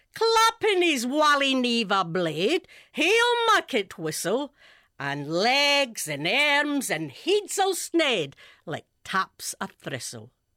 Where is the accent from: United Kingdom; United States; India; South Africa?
United Kingdom; Glasgow, Scotland; now in Northampton, United Kingdom; I'm from Glasgow.